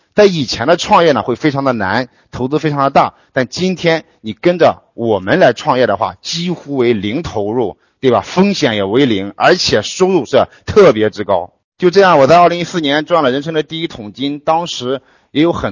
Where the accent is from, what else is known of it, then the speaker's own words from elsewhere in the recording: Xiaxiaobu, China; 布呢是我的家乡，我从小长大的村庄呢叫下小布村。